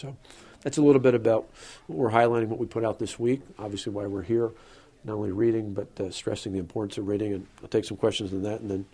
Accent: Delamont, United States; just as the district did where I grew up in Delamont, a small town.

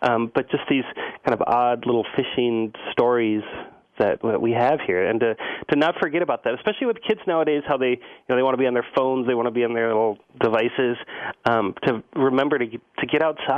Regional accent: La Crosse, Wisconsin, United States; born there; Well, I'd lived abroad for a few years. I was born in La Crosse

